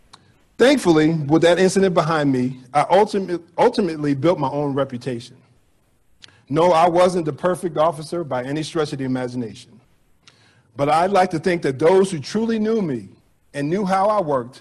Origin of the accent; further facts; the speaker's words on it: New Jersey, United States; how me and my family were often treated growing up in New Jersey by some of the white people in our community